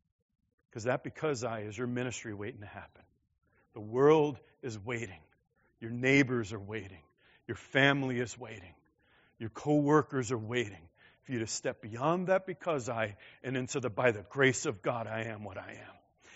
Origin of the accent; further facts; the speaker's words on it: New York, United States; I mean, I'm from Queens.